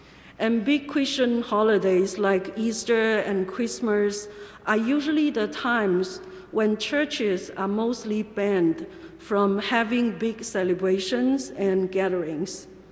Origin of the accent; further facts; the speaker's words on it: China; moved away as an adult; now in United States; I remember my first Holy Week experiences when I first got to America. By the way, I came from China.